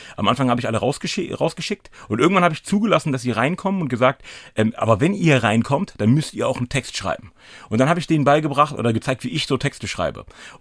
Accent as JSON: {"language": "German", "town": "Hanover", "region": "Lower Saxony", "country": "Germany", "tie": "born or raised there", "said": "Ich sage immer traurigerweise mein ganzes Leben schon im gleichen Stadtteil. Also ich komme aus Hannover-Linden. Ich habe es nur geschafft, von Linden-Nord nach Linden-Süd zu ziehen."}